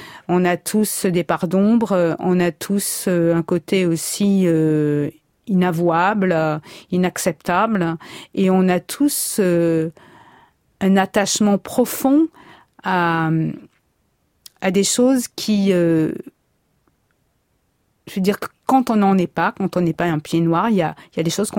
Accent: Marseille, Provence-Alpes-Côte d'Azur, France; born or raised there

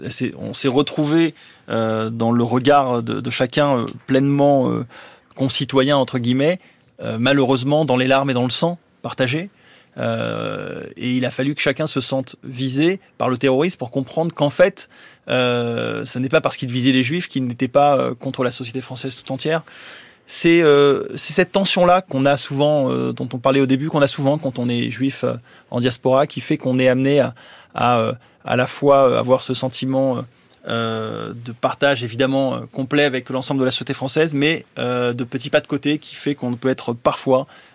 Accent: Toulouse, Occitanie, France; born there; je suis né à Toulouse

